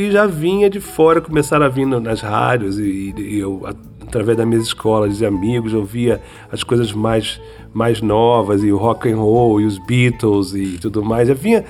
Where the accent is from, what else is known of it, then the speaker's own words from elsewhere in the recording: Rio de Janeiro, Brazil; eu nasci e fui criado no Rio de Janeiro, no bairro da Zona Norte, chamado Engenho de Dentro.